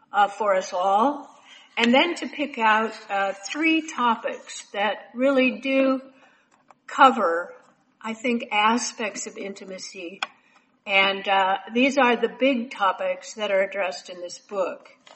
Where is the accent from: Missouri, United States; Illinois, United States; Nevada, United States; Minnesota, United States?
Minnesota, United States; I mean, after all, I grew up in Minnesota. We're pretty rigid up there, Scandinavians.